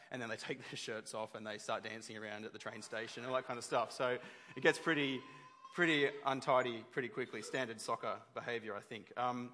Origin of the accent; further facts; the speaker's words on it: Sydney, New South Wales, Australia; I'm from Western Sydney originally. And just before we left Sydney to come to Queensland